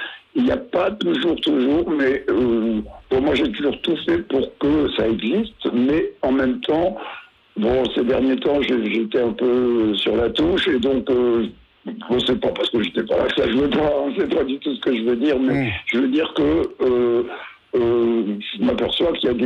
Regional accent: Nouvelle-Aquitaine, France; Quand je pense qu'on a maintenant notre musée du blues chez nous, dans la Creuse.

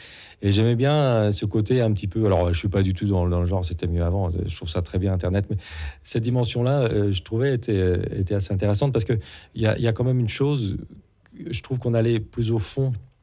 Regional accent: Cherbourg, Normandy, France; J'ai grandi à Cherbourg.

